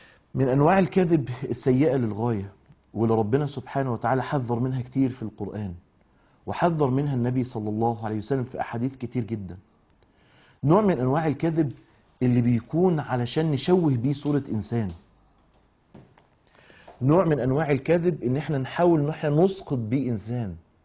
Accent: Mansoura, Dakahlia, Egypt; وإن مصنع كبير عندنا في المنصورة حصل فيه تسريب،

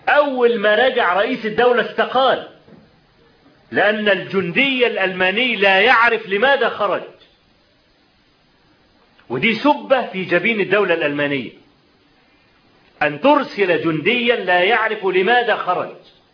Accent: Egypt; قال: من أي البلاد أنت؟ قلت له: أنا من مصر.

